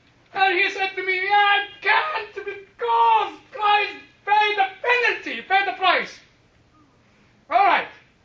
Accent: Egypt; Despite being a British, I've always been called the Egyptian tutor, you know.

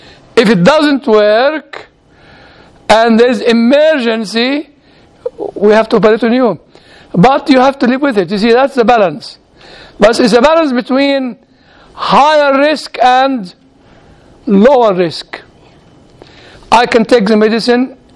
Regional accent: United Kingdom; now in United States; I said, I'm British. Which is true. I am British, I don't have the right to vote.

